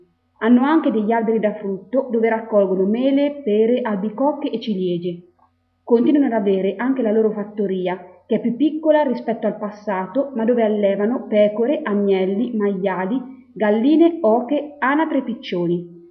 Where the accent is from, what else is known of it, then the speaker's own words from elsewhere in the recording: Umbria, Italy; vivo in un piccolo paese in provincia di Perugia, in Umbria. Il mio paese è composto da circa 2000 abitanti ed è immerso nella campagna alla periferia della città.